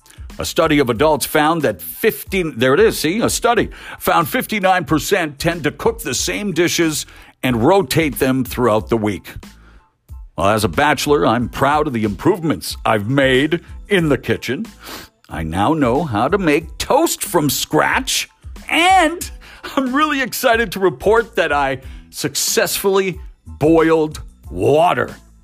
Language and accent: English; Abbotsford, British Columbia, Canada; When I was a club DJ in my hometown of Abbotsford … after